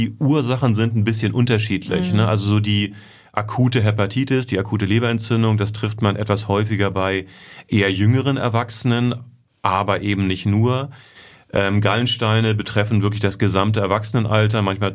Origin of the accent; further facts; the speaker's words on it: Hamburg, Germany; Das ist ja meine Heimatstadt und es ist natürlich toll, nach Hause zu kommen.